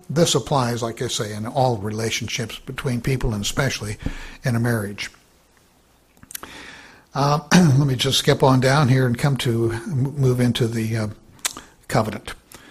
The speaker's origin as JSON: {"language": "English", "town": "Tigard", "region": "Oregon", "country": "United States", "tie": "born or raised there", "said": "my next door buddy and friend that we grew up together in Tigard, Oregon, outside of Portland."}